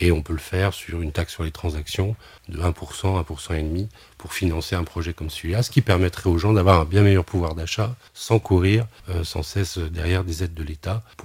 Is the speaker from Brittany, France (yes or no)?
no; Plottes, Bourgogne-Franche-Comté, France; dans le village d'où je viens, Plot, à côté de Tournu